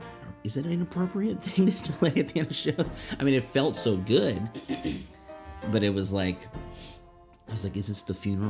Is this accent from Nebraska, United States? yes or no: no; Chicago, Illinois, United States; But, you know, I'm from Chicago. I didn't grow up listening to this music.